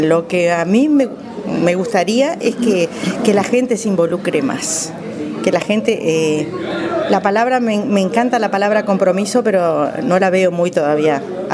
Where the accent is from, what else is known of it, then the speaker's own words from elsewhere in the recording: Florida, Uruguay; Ahí es Puntas de Maciel, Goñi, Puntas del Talas, el paraje.